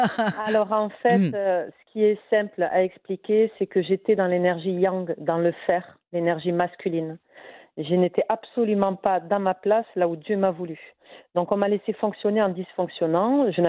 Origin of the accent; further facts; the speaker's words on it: France; born there; je suis une MRE, je suis née en France.